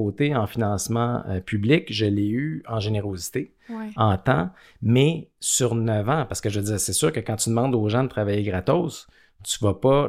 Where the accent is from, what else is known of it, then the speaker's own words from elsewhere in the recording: Gentilly, Quebec, Canada; à Gentilly, dans mon village natal